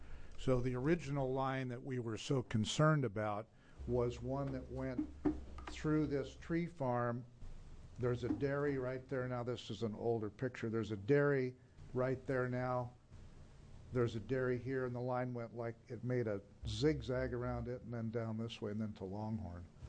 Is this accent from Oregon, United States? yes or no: yes; Hermiston, Oregon, United States; I'm from Hermiston, Oregon. I'm a farmer there.